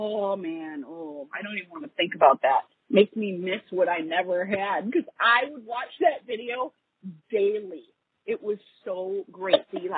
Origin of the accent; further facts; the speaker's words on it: Wisconsin, United States; I went to University of Wisconsin. I was born and raised in Wisconsin.